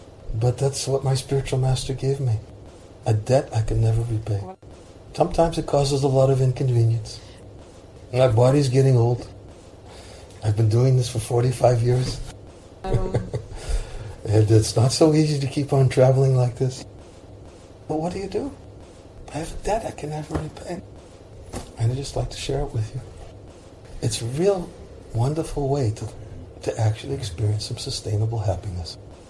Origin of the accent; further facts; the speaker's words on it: United States; I was born and raised in America, the land of rugged individualism